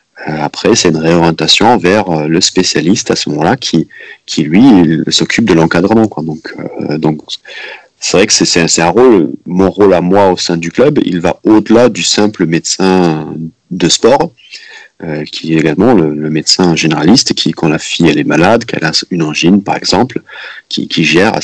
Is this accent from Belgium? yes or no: no; Luxembourg; moi, je suis luxembourgeois. Et c'est vrai que moi, je parle quatre langues couramment. Donc, moi, je peux changer du français à l'allemand, à l'anglais, en une phrase sans me poser la question.